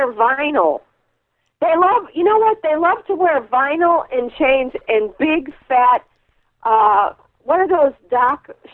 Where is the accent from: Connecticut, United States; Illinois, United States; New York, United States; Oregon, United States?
Illinois, United States; Chicago; I cannot wait. As you know, Chicago's my hometown.